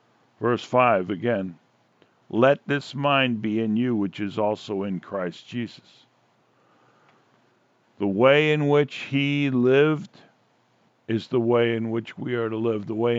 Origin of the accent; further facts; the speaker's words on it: Astoria, New York, United States; You know, when I was a kid, I was a kid from Astoria and Steinway Street.